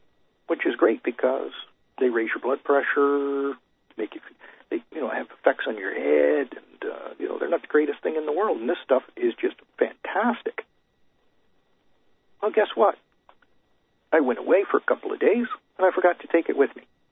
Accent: Canada; Till the next time … from Canada.

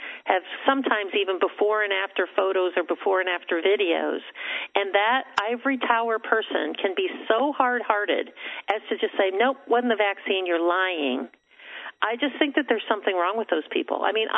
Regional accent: Encinitas, California, United States; I'm from Encinitas, California.

